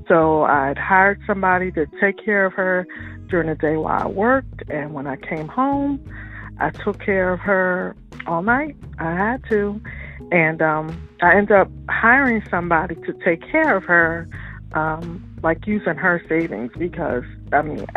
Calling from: Charlotte, North Carolina, United States; I am calling from Charlotte, North Carolina.

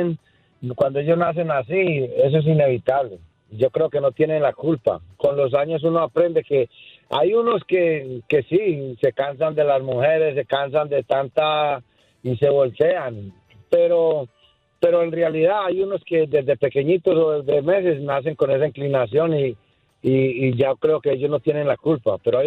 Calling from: Manhattan, New York, United States; De aquí en Manhattan.

